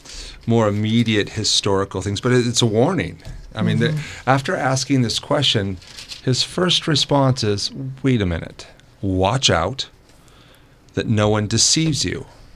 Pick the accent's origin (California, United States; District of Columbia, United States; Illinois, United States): California, United States; I grew up in California, so the earthquake thing has always been there.